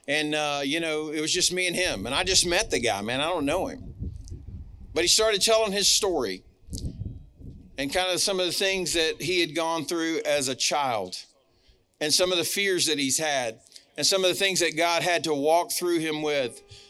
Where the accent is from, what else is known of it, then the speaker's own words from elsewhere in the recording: Florida, United States; also born or lived in Selma; now in Alabama, United States; I was born here in Selma, Alabama. I was raised in Florida, live on the same dirt that I've lived on since I was 7 years old right now.